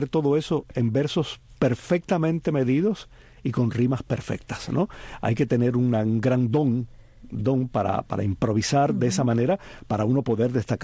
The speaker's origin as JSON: {"language": "Spanish", "region": "Oriente", "country": "Cuba", "said": "aún siendo oriental y pasando muchos veranos en el campo"}